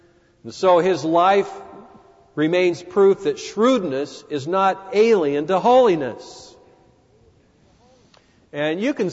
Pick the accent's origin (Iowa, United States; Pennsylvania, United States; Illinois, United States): Illinois, United States; Chicago; So when I go somewhere, and I always mention that I'm from the Windy City